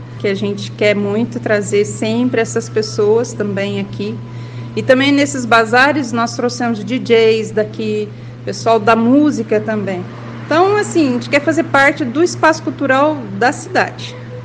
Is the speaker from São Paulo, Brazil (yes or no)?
no; Londrina, Paraná, Brazil; Nós somos de Londrina, nascemos aqui, meu avô foi pioneiro